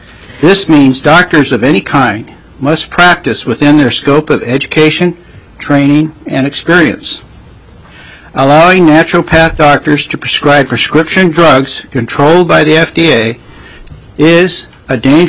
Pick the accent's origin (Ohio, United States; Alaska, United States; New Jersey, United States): Alaska, United States; Wrangell; now in Juneau, United States; I was born and raised in Wrangell, Alaska. I have practiced family medicine in Juneau since 1984